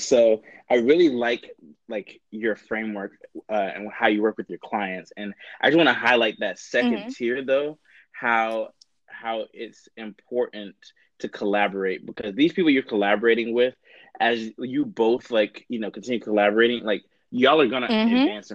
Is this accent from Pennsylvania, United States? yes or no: no; Atlanta, Georgia, United States; So I went to Georgia Tech. I'm originally from Atlanta.